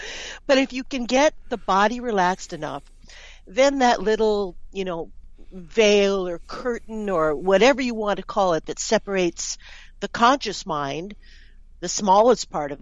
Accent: New York City, New York, United States; I'm from New York City, so I love Philadelphia.

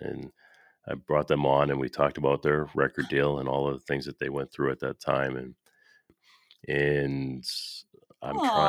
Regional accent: Boston, Massachusetts, United States; also born or lived in New York / Orlando; now in Nashville, United States; I mean, I was born and raised in Boston and I worked in New York before moving to Nashville.

